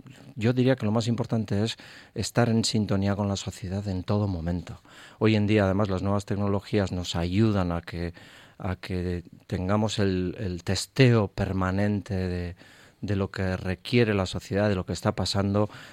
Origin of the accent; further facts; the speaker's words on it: Basque Country, Spain; el grandísimo reto que tenemos como sociedad vasca para que Euskadi, tanto en Europa como en el mundo, también sepa situarse adecuadamente